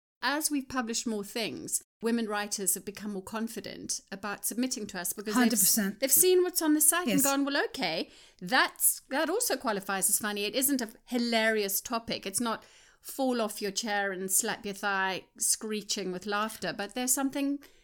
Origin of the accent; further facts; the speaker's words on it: South Africa; So certainly I hail from South Africa, so South Africans.